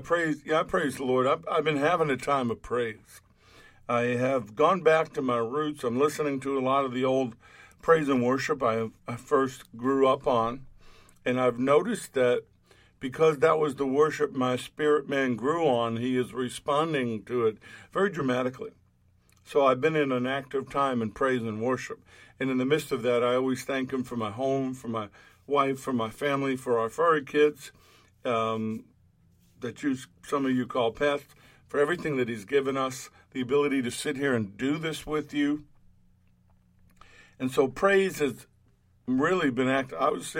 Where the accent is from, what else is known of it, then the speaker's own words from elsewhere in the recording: New York City, New York, United States; But I'm still a New Yorker at heart.